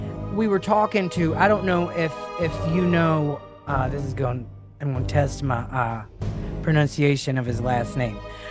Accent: Mississippi, United States; I am a doofus from South Mississippi.

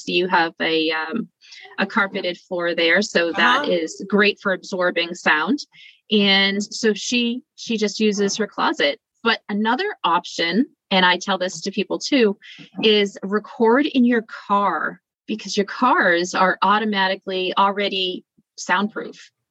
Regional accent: Massachusetts, United States; So I'm actually from just south of Boston. I've lived in New England my entire life.

